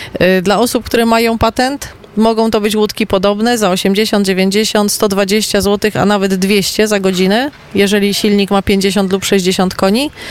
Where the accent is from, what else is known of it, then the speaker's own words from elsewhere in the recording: Gliwice, Silesian Voivodeship, Poland; Tak, ja pochodzę z Gliwic